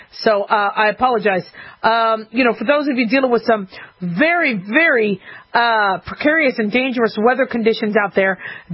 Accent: Phoenix, Arizona, United States; I grew up in Phoenix, Arizona. Best weather ever.

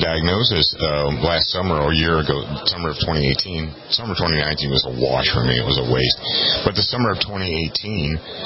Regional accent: Scotland, United Kingdom; I am Scottish.

